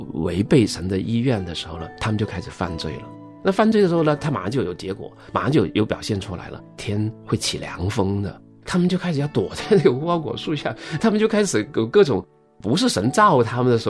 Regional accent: China; 特别是有一些华人或者是我们中国人呢，受一些儒家思想的影响

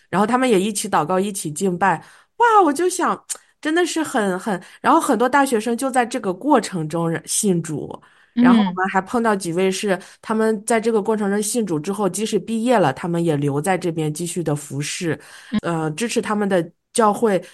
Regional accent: Shandong, China; 因为我小时候我是在山东农村长大的嘛，这些对我来说也 OK

